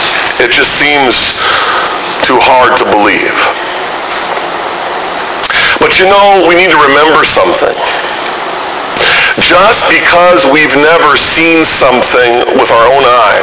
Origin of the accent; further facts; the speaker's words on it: Thief River Falls, Minnesota, United States; When I was a young boy, growing up in Thief River Falls, Minnesota